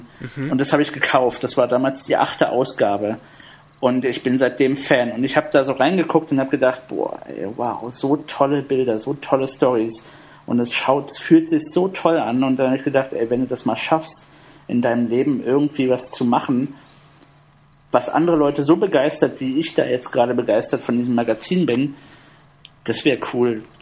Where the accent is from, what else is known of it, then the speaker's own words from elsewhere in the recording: Berlin, Germany; Ich bin im Südosten von Berlin aufgewachsen. Da gibt es ganz viel Wasser.